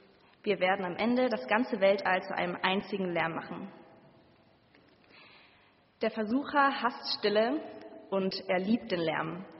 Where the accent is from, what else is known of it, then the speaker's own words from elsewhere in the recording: Bielefeld, North Rhine-Westphalia, Germany; born there; aber gebürtig komme ich aus Bielefeld.